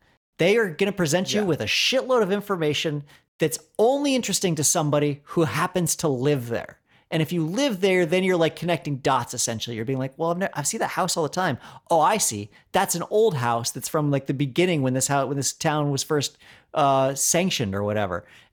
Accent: Colorado, United States; listened to old shows from the local radio station called KDNK from my hometown

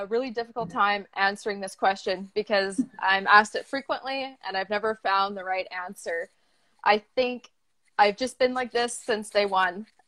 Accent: Vancouver, British Columbia, Canada; I am from Vancouver, BC, Canada. I've lived here all my life

